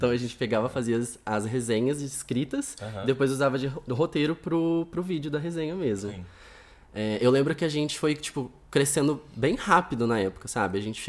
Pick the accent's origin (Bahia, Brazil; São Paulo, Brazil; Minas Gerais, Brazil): São Paulo, Brazil; Espírito Santo do Pinhal; accent: strong accent; Em Espírito Santo do Pinhal. Porque eu nasci aqui em São Paulo, mas com 2 anos eu fui pra Pinhal. Uhum. Então, tipo, a minha vida toda é de lá. Inclusive, por isso que eu tenho sotaque forte e tal.